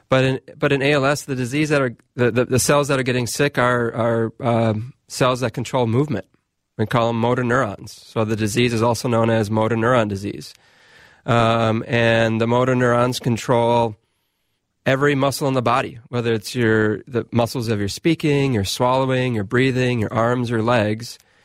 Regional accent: Waconia, Minnesota, United States; I'm from Waconia, Minnesota.

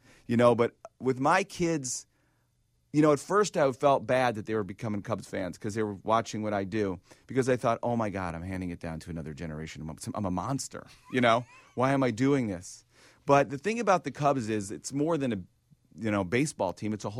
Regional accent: Chicago, Illinois, United States; And I grew up here, and I'm a Chicagoan, and I love Chicago.

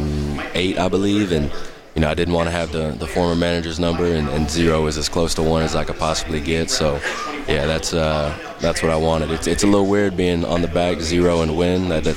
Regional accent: Houston, Texas, United States; So I'm from Houston. You know, obviously I wanted to see the Texans move along.

